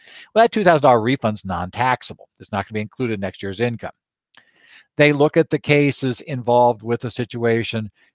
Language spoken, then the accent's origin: English; Arizona, United States; My home state of Arizona does.